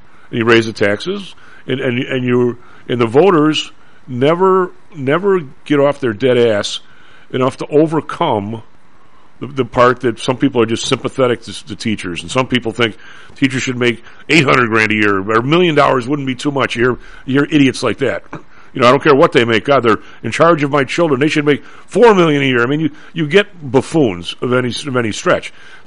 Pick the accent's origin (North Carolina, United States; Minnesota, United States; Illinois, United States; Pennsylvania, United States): Illinois, United States; Evergreen Park; Now, I grew up in Evergreen Park, which is, you know, right next to, it's engulfed by Chicago, so you can say you lived in Chicago pretty much.